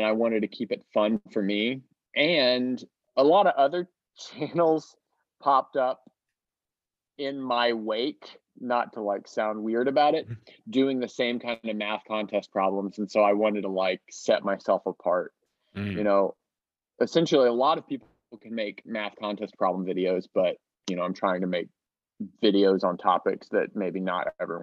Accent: Little Rock, Arkansas, United States; I was on a walk and I was like really homesick for my hometown of Little Rock, Arkansas.

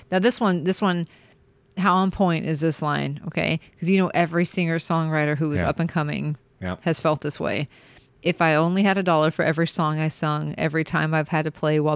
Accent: Corsicana, Texas, United States; I think for me, growing up, that would have been like I'm from Corsicana, Texas, but sure.

